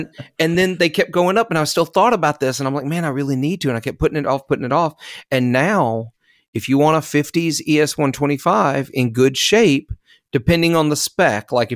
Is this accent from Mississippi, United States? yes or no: yes; Mississippi, United States; He came to live in my hometown for a little while to absorb sort of the blues culture of the Mississippi Delta.